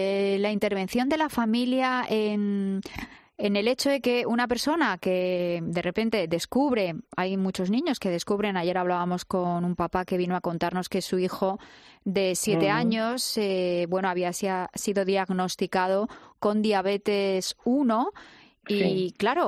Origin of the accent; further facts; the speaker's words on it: Madrid, Community of Madrid, Spain; somos de Madrid